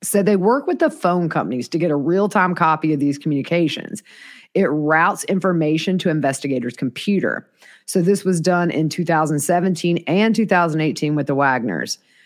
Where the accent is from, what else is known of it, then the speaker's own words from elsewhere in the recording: South Carolina, United States; So can I just say, I grew up in the South, y'all, you know, born and raised here, lived in South Carolina, the deep South my whole life.